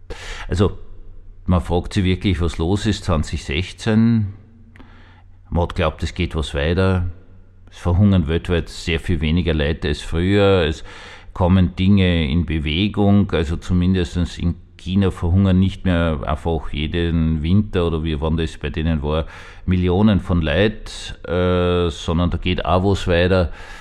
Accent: Austria; Brauchen wir als Österreicher gar nichts sagen.

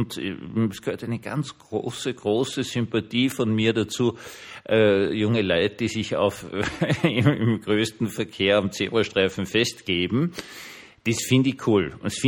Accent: Vienna, Austria; Gut, ich bin Österreicher und Herumjammern ist eine österreichische Spezialdisziplin.

